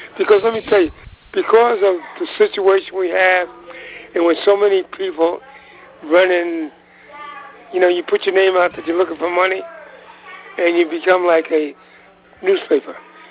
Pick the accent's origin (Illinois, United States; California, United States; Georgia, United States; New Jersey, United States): New Jersey, United States; South Orange; I grew up in South Orange.